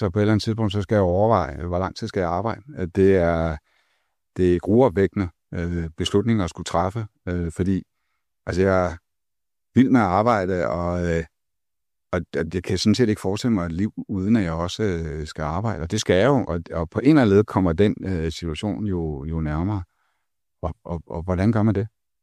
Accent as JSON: {"language": "Danish", "country": "Greenland", "tie": "born or raised there", "said": "Jeg er vokset op på Grønland, eller delvis vokset op på Grønland."}